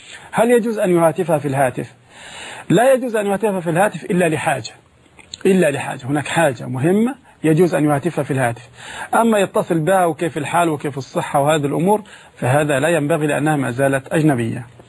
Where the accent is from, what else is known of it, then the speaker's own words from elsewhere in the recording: Egypt; وهذا موجود حتى عندنا في مصر. في مصر هنا موجود